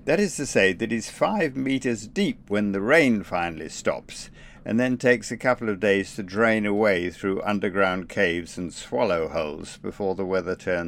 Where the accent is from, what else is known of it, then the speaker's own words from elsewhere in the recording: England, United Kingdom; Being an Englishman, and not used to invitations from people I hadn't been properly introduced to, I made some excuse.